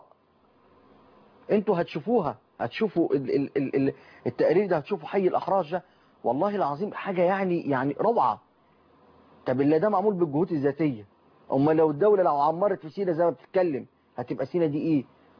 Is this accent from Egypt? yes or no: yes; Egypt; كلنا مصريين